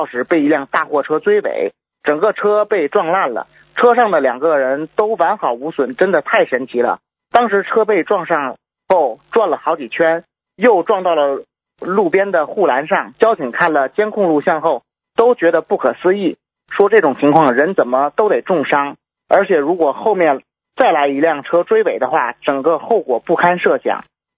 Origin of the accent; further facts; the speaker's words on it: Shandong, China; 我是来自山东的同修，已经修行两年，吃全素。